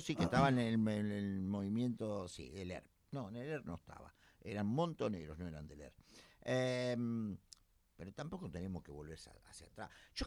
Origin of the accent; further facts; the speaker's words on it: Argentina; las víctimas somos todos los argentinos en estos 40 años